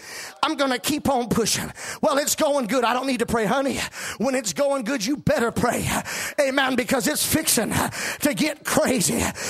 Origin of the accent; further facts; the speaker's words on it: Moss Bluff, Louisiana, United States; born there; I was born in Moss Bluff, Louisiana, with a hole in my heart.